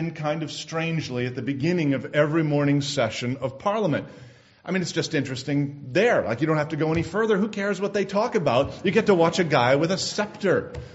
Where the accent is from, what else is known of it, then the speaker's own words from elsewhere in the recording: Canada; I didn't know that, and I'm a Canadian.